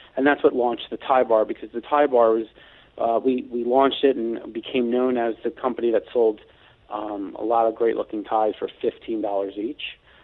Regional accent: Miami Beach, Florida, United States; also born or lived in Chicago; No, so I'm actually originally from Miami Beach, went to Beach High, and then ended up going to college and law school in the Midwest, and then became basically a Chicago area resident for about 20 years.

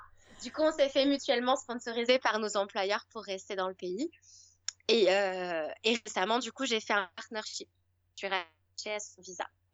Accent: France; moved away as an adult; now in Queenstown, New Zealand; bah moi je suis française

